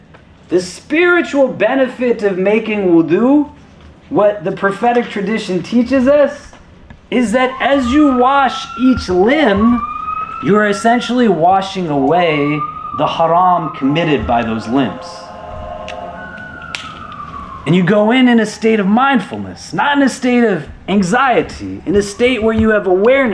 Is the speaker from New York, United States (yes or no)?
yes; New York City, New York, United States; We're from New York City. Has anybody seen a horse before?